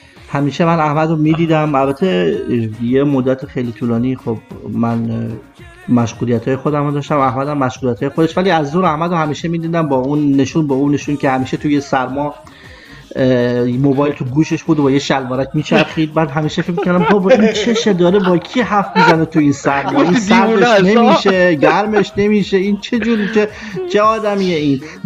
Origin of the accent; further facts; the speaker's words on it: Ilam, Iran; also born or lived in Baghdad; من متولد عراقم، بغداد.